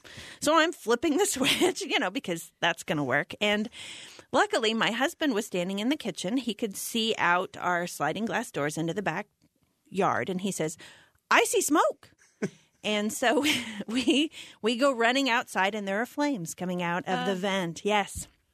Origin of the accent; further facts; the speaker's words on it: Illinois, United States; And I feel like I can say this. I'm from Southern Illinois. Just not as hearty stock there, you know.